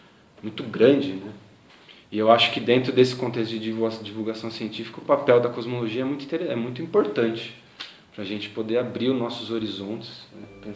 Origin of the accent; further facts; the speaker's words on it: São Paulo, Brazil; eu vim de São Paulo, né? Então acho que a minha visão é um pouco preconceituosa, porque lá o pessoal é muito bitolado na vida no cotidiano e tal